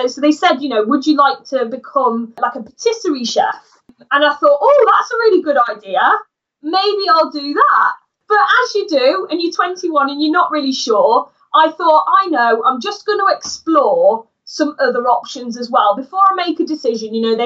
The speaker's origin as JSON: {"language": "English", "town": "Coventry", "region": "West Midlands", "country": "United Kingdom", "said": "so I'm from Coventry, which is about an hour south of Nottingham."}